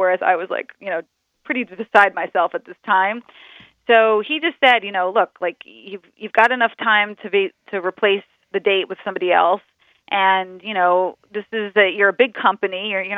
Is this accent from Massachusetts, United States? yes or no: no; New York, United States; And my ex-fiance was from California, and I was from New York.